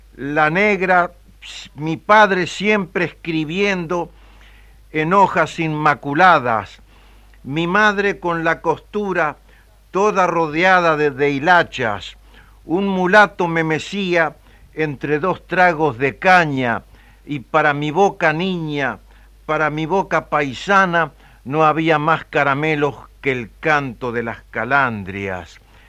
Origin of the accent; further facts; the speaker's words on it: Sarandí del Yí, Durazno, Uruguay; also born or lived in Montevideo; En realidad, yo nací en Montevideo, pero pasó mi primera infancia en Sarandí del Yí